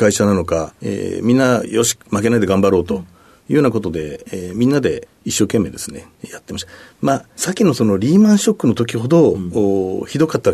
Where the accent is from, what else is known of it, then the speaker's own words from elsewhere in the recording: Matsuyama, Ehime, Japan; 出身は愛媛県の松山市の道後というところで、道後温泉にある道後ですね。